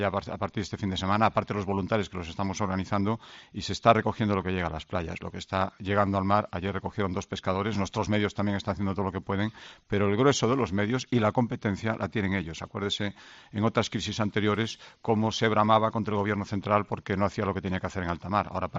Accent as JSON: {"language": "Spanish", "region": "Galicia", "country": "Spain", "said": "Los gallegos somos también españoles y el Gobierno central también es nuestro Gobierno."}